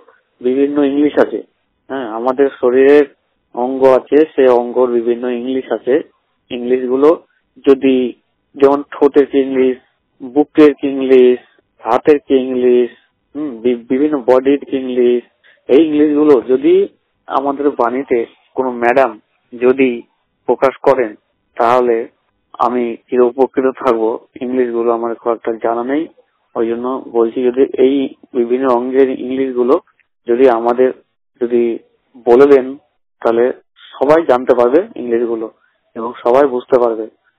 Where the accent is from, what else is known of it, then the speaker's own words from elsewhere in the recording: Murshidabad, West Bengal, India; আমি 100% ব্লাইন্ড, আমার বাড়ি মুর্শিদাবাদ।